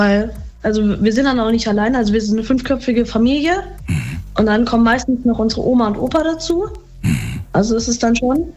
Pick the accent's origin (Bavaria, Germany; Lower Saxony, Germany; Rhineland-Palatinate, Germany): Rhineland-Palatinate, Germany; Ich komme aus Rheinland-Pfalz, aus Nähe Speyer.